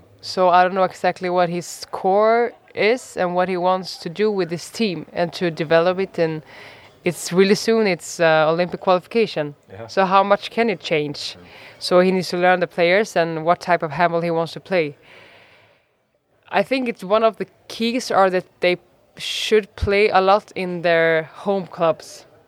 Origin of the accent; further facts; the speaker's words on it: Sweden; English is a second language; So let's see how Stockholm will perform. I don't know. I hope, because it's my home country, but it's sports.